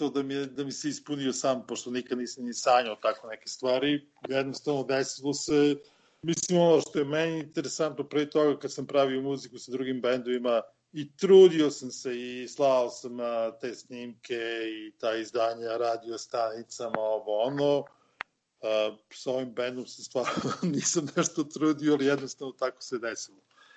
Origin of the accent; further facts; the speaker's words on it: Smederevska Palanka, Šumadija and Western Serbia, Serbia; a dan pre toga smo svili u mom rodnom gradu Smederevskoj Palanci